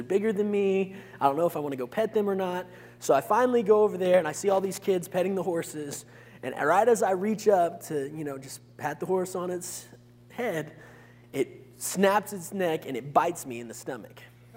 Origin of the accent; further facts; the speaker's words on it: Phoenix, Arizona, United States; growing up, I grew up in Phoenix, Arizona